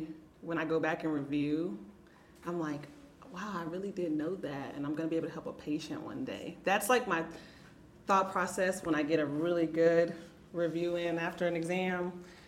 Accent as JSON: {"language": "English", "town": "Dallas", "region": "Texas", "country": "United States", "said": "I'm from Dallas, Texas."}